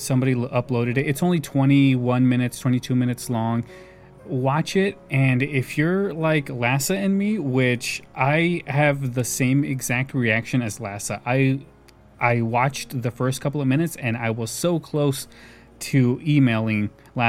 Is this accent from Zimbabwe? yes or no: no; United States; I mean, I am the American.